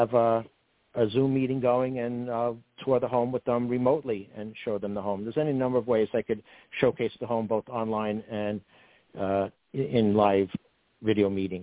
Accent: Brooklyn, New York, United States; accent: Brooklyn; It is what it is. You know, hey, forget about it. I'm from Brooklyn, you know.

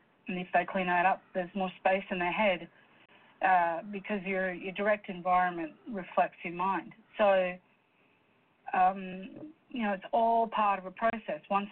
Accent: Scotland, United Kingdom; And that's because I'm Scottish and too stingy to hire an accountant.

